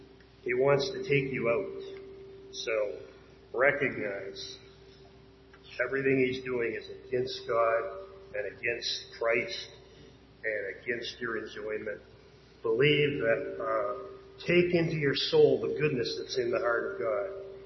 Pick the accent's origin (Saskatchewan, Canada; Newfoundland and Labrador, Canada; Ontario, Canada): Newfoundland and Labrador, Canada; as a Newfoundlander, I was sharing this with the girls.